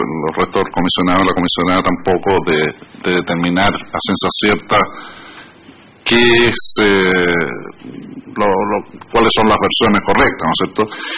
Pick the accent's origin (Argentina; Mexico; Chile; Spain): Chile; información que poseía el Comité de Inversiones Extranjeras en Chile, en mi país